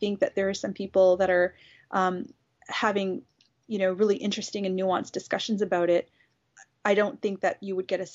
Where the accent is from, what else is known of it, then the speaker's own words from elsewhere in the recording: Canada; obviously I'm a Canadian